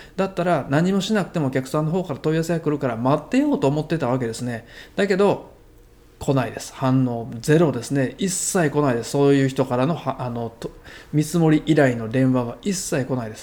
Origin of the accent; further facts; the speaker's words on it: Shiga, Japan; その時に僕は滋賀県の人間だったんですけど、